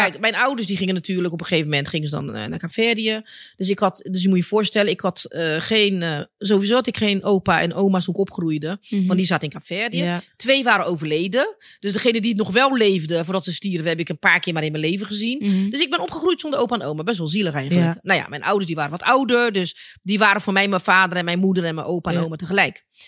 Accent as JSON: {"language": "Dutch", "country": "Angola", "said": "ik kom uit Angola. Nou ja, Angola zijn de mensen natuurlijk wat donkerder."}